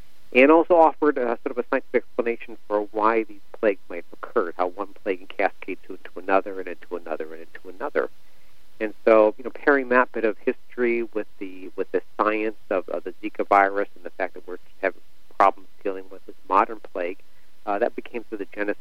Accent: St. Louis, Missouri, United States; I grew up in Missouri, grew up in St. Louis, and went to school at the University of Missouri Columbia.

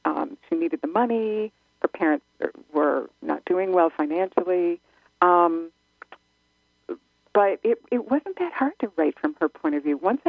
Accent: New England, United States; I'm from New England.

